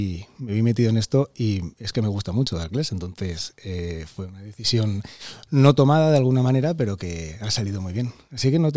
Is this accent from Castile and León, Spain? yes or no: no; Valencia, Valencian Community, Spain; born there; Nací aquí en Valencia, en esta ciudad tan bonita.